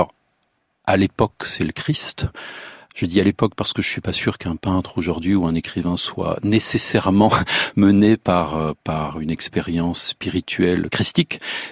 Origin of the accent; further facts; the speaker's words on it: France; Et moi, je m'identifie pas du tout à un pays. Je suis français, mais j'écris en français.